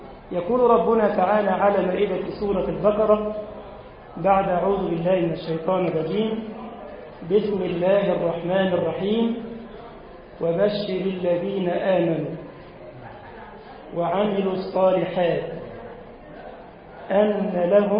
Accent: Egypt; اللهم اجعل بلدنا مصر أمنا وأمانا واطمئنانا

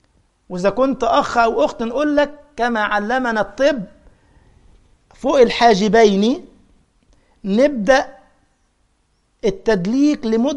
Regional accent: Egypt; لا إحنا عندنا في مصر اللبن والحليب سيان

